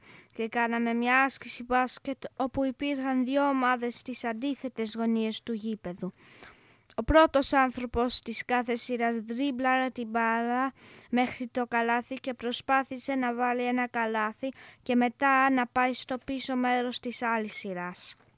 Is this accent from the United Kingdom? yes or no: yes; England, United Kingdom; Greek is a second language; είμαι 11 και είμαι Άγγλος. Η μαμά μου είναι Ελληνίδα και θέλει αυτή να μάθω εγώ ελληνικά.